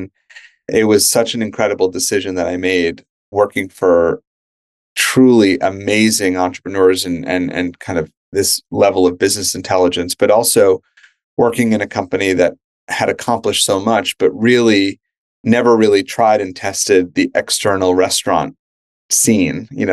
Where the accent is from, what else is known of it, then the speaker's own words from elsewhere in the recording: New York, United States; So I grew up in New York. My mom is Canadian. My father was born in Germany and then emigrated to the US during the war. So European Canadian parents raised in New York.